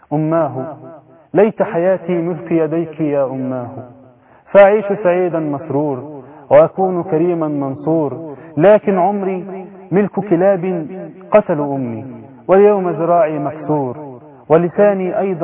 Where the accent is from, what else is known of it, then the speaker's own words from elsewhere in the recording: Mutubas, Kafr El Sheikh Governorate, Egypt; انا من كفر الشيخ اصلا، من بلد اسمها مطوبس